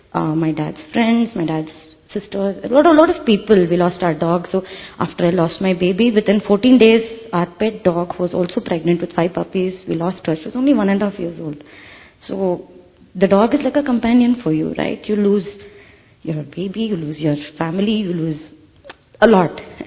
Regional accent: Bangalore, Karnataka, India; this is my mother … We are from Bangalore. My mom stays in Jayanagar and I stay in Kiapuram.

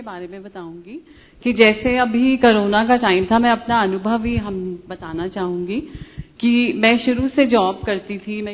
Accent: Delhi, India; क्योंकि पले बड़े ही दिल्ली में हैं तो इतना फैलाव था फ्रेंड्स का, रिलेटिव्स का

